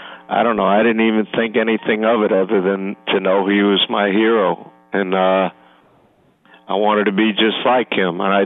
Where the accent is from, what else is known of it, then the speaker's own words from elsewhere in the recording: Brooklyn, New York, United States; now in Long Island, United States; I grew up in Brooklyn, and I wore 42 every chance I could.